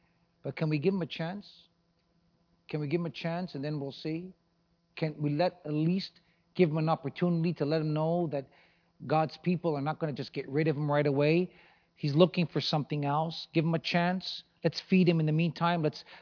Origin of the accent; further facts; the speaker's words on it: Montreal, Quebec, Canada; I'm from Montreal, and I stayed here last night